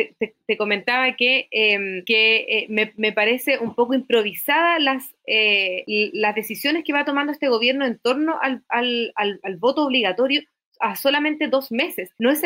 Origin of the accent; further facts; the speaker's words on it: Chile; donde defendimos nuestros ideales que tenemos como chilenos